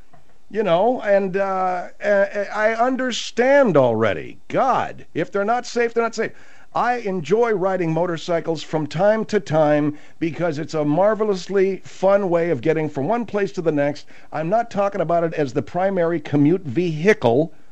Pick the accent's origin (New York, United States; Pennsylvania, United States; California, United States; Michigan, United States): California, United States; Arcadia; because I grew up in Arcadia, where that is.